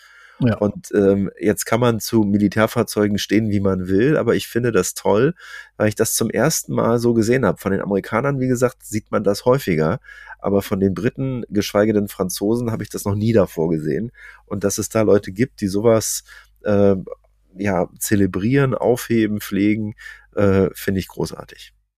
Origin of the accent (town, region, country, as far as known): Berlin, Germany